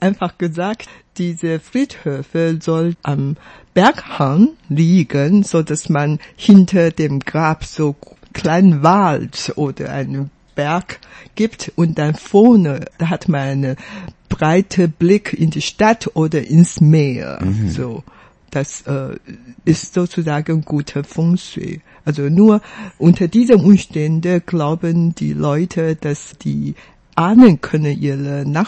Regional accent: Miaoli, Miaoli County, Taiwan; German is a second language; Wie gesagt, ich komme aus Miaoli und viele Verwandten leben immer noch in Miaoli

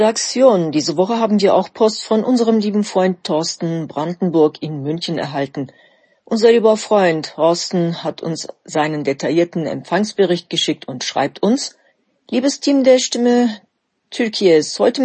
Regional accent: Gaziantep, Turkey; Ich würde nämlich sehr stolz euch meine Heimatstadt Gaziantep zeigen und wir würden zusammen die Gaziantep-Küche genießen.

